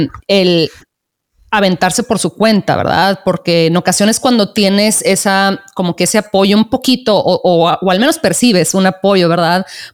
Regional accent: Mexico; Yo soy de México y he viajado un par de veces a España, pero más como de vacaciones, ¿verdad?

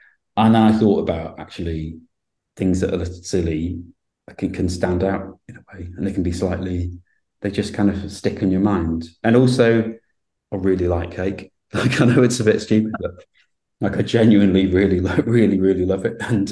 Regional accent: North West England, United Kingdom; I'm from the Lake District, from Cumbria, and I went back after my degree

